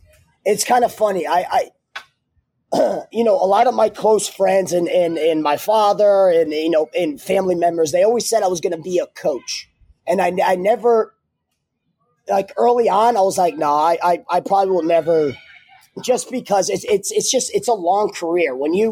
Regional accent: South Windsor, Connecticut, United States; I'm from Connecticut. I'm from outside the Hartford area, South Windsor, Connecticut.

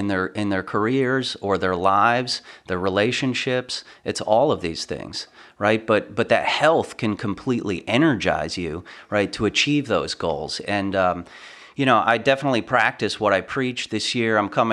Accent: Connecticut, United States; Yeah, so I grew up in Connecticut in a typical middle-class family

